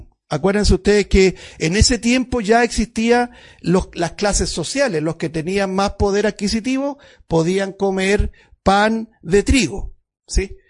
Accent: Chile; no sé si ustedes sabían, como chileno, el 60% del trigo consumido es importado

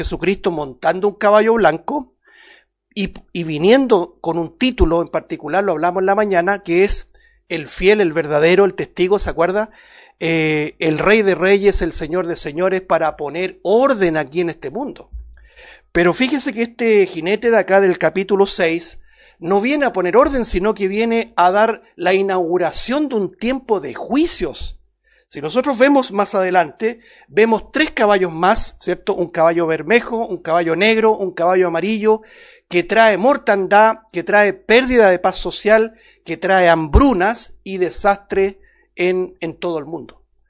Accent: Chile; nosotros como chilenos lo vivimos o lo estamos viviendo a partir del año pasado.

